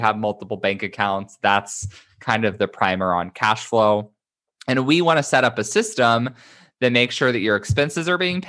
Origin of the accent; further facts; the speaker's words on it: Midwest, United States; I'm from the Midwest, so of course I have family who's obsessed with them.